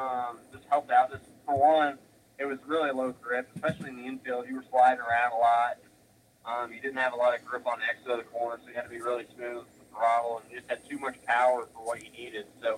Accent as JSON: {"language": "English", "region": "Indiana", "country": "United States", "tie": "born or raised there", "said": "For me, obviously, growing up in Indiana, the Indianapolis 500 is obviously close to home"}